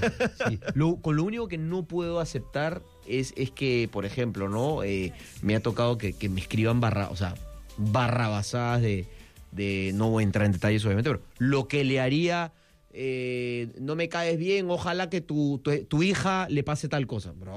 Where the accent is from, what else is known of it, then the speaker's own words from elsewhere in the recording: Peru; soy de Perú.